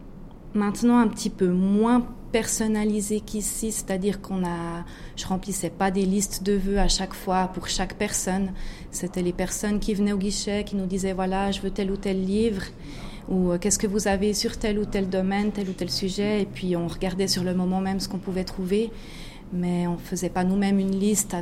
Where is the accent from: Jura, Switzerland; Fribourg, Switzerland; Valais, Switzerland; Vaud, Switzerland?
Fribourg, Switzerland; la région d'où je viens, dans le canton de Fribourg.